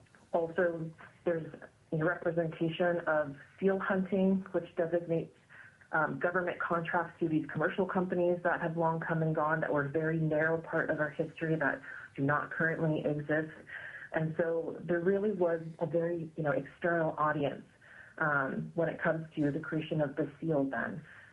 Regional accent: Alaska, United States; now in Anchorage, United States; I'm Inuk from the North Slope. … I'm a resident of Anchorage

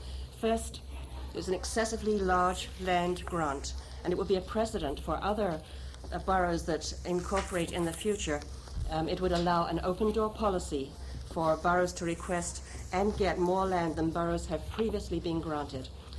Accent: Homer, Alaska, United States; I'm from Homer.

